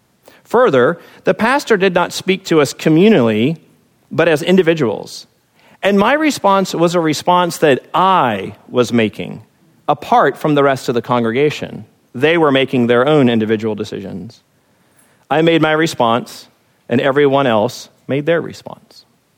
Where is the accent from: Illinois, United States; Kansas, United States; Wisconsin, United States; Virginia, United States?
Virginia, United States; My experience of this in churches while growing up in Virginia shared similar characteristics.